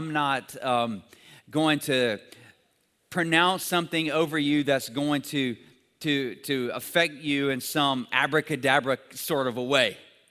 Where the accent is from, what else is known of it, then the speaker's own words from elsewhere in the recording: United States; At the core of who I am, I'm American, all right?